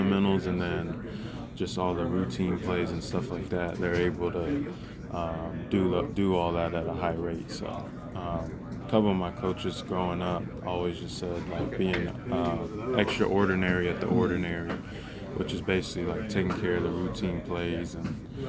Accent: Houston, Texas, United States; Houston, Texas.

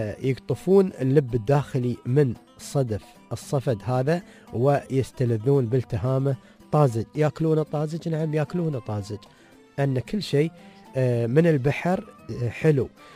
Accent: United Arab Emirates; هاي من الأسماء الشائعة عندنا في الإمارات

